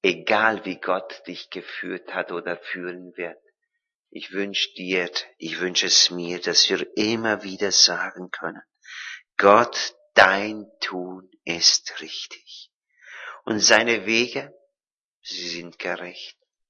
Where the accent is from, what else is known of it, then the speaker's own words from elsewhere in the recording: Transylvania, Romania; Ich bin in Rumänien aufgewachsen. Als Siebenbürger Deutscher, deshalb kann ich einigermaßen Deutsch reden. Ich kann nicht so gut reden wie ihr. Ich kann nicht Dialekt, ich spreche Hochdeutsch. Ich bin im Lande aufgewachsen